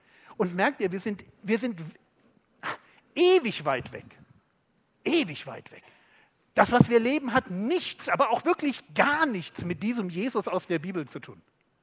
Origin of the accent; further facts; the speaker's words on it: Berlin, Germany; Aber ich bin Berliner. Okay, Berliner sind immer ein bisschen direkter.